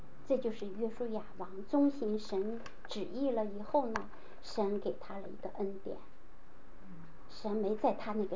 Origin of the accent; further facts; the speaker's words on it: California, United States; 那我们加州人，我们美国人哈，也不喜欢他